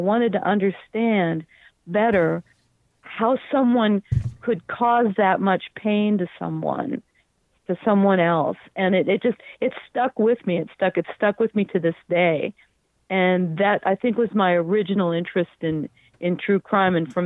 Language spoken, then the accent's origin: English; Chicago, Illinois, United States; now in Los Angeles, United States; I'm from Chicago originally, so maybe that has something to do with it.